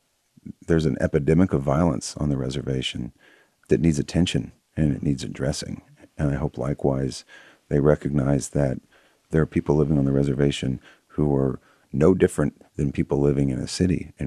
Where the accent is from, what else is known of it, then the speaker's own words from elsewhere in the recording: Texas, United States; And yet, growing up in Texas, I didn't understand how there could be an outlet